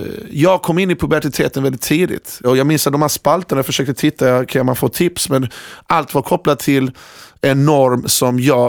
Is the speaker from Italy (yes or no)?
no; Iran; now in Sweden; Jag är då ursprungligen från Iran